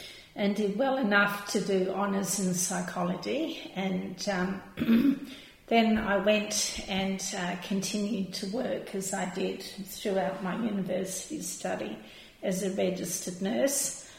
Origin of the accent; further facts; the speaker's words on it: Adelaide, South Australia, Australia; I come from a Australian family. I was brought up in Australia. I studied high school in Adelaide.